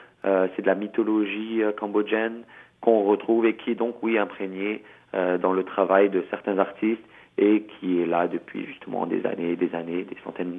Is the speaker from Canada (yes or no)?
yes; Quebec, Canada; also born or lived in France; ma culture cambodgienne, même si j'ai grandi au Québec, tout en étant né en France.